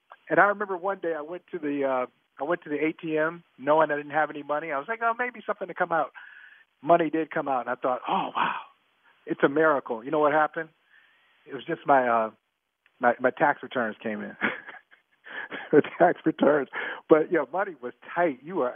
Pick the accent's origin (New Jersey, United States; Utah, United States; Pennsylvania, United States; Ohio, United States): Ohio, United States; So growing up in Ohio, you know, about a couple hours away from Pittsburgh